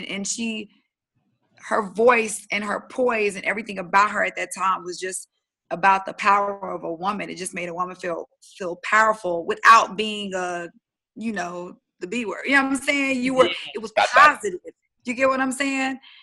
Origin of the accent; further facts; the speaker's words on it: Dallas, Texas, United States; I am born and raised in Dallas, lived in Oak Cliff till I was like 12, 13, moved to Duncanville, been in Duncanville ever since. So all I know is Triple D.